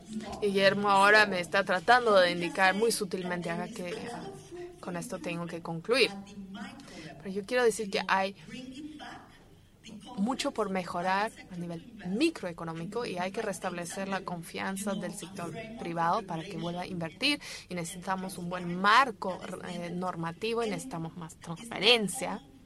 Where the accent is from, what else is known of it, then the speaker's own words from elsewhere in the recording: Costa Rica; soy muy costarricense, muy centroamericana, muy latinoamericana, muy iberoamericana.